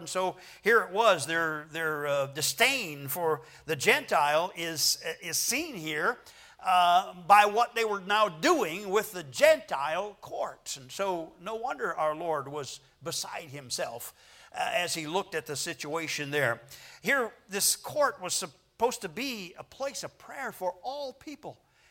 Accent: Tucson, Arizona, United States; I was raised in Tucson. They had a lot of stockyards there.

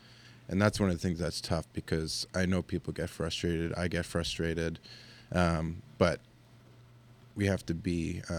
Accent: New York, United States; I'm from Long Island.

